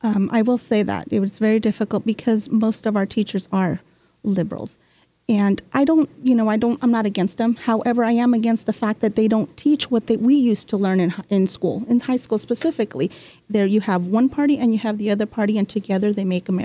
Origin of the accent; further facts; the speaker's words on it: United States; born there; And I was born in the United States, and I'm like, he's going to kick me out.